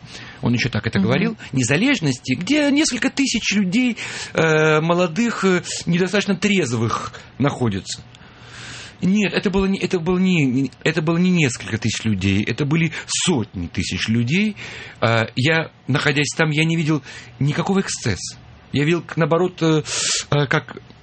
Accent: Kyiv, Ukraine; moved away as an adult; now in Moscow, Russia; Но просто тогда, когда я приехал в Москву в 76-м году, мы жили в одной стране. Я приехал из Киева

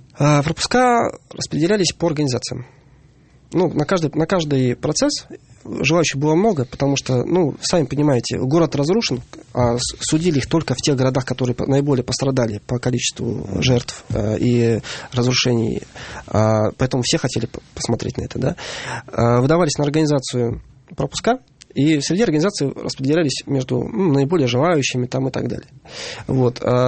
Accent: Veliky Novgorod, Novgorod Oblast, Russia; на примере моего родного города Новгорода.

